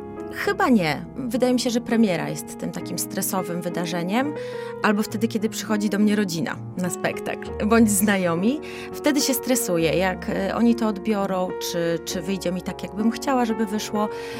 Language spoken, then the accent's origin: Polish; Białystok, Podlaskie Voivodeship, Poland; now in Łomża, Poland; A życie prywatne to też tutaj w Łomży już się dzieje. Osiadłam tutaj, do rodzinnego Białegostoku jeżdżę czasami.